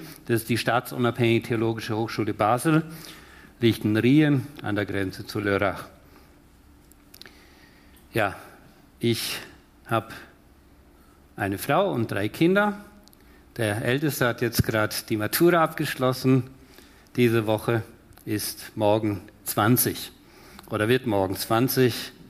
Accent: Chaco, Paraguay; now in Switzerland; Aufgewachsen sehr weit weg von hier, im Busch vom Chaco Paraguays in Südamerika, hinter den Kühen und auf dem Baumwollfeld.

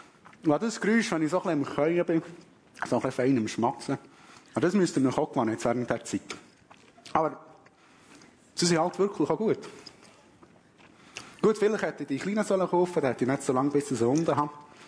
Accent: Frutigen, Bern, Switzerland; Ihr hört sicher auch meinem Dialekt an. Ich komme nicht ganz von Tierachern, ich komme auch nicht von hier, sondern vom schönen Berner Oberland, von Frutigen. Meiner Wurzel, im Ursprung habe ich so ein bisschen im Ekklesia. Bin 24-jährig

